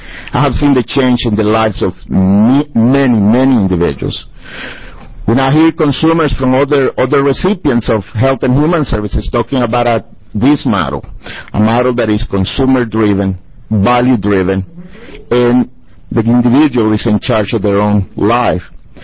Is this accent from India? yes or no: no; El Salvador; now in Salem, United States; You know, I'm originally from El Salvador, and I'm a Salvadoran American resident here at South Salem. I'm in Senator Winters' district.